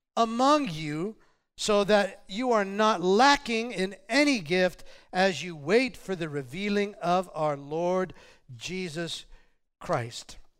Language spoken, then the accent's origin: English; California, United States; And then we introduced ourselves from Northern California, you know.